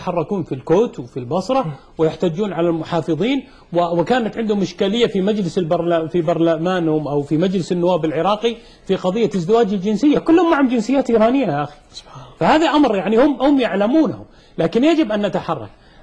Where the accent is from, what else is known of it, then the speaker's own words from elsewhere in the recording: Saudi Arabia; أنت سعودي وأنا سعودي، كم هم في بلادك؟